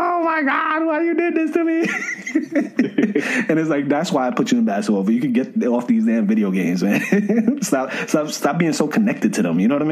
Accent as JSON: {"language": "English", "town": "Bronx", "region": "New York", "country": "United States", "said": "Yeah, and dogs, we come from the Bronx, man. Like, we our childhood season ends at like 10, bro."}